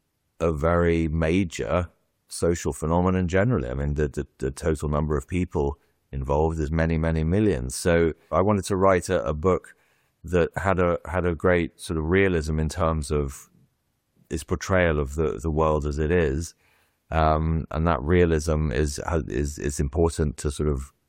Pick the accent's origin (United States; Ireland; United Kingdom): United Kingdom; England; moved away as an adult; also born or lived in Hungary; I grew up in England, but my dad is Hungarian, and as an adult, I moved to Hungary and lived there for some years.